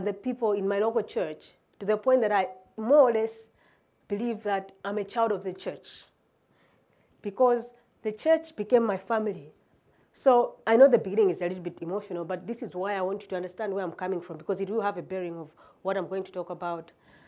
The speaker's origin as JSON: {"language": "English", "country": "Malawi", "tie": "born or raised there", "said": "So I was born in Malawi, and like most average middle-class Malawians, had a relatively good life until round about the age of 18"}